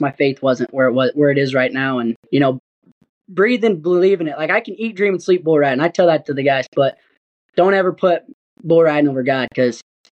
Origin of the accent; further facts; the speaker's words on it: Gillette, Wyoming, United States; New Year's Eve Buck and Ball in Gillette, Wyoming. That's my hometown.